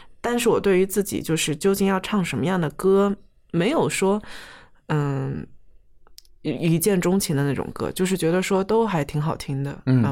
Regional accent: Beijing, China; also born or lived in abroad; 我从小就飘在很多地方，因为我现在是在国外出生的，后来跟着我爸工作的调动回了国，然后现在北京，再在上海大学又考回北京。

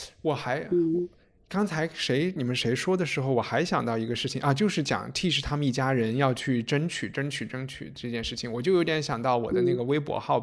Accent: Chengdu, Sichuan, China; 然后另外一个个人的例子就是我在成都长大

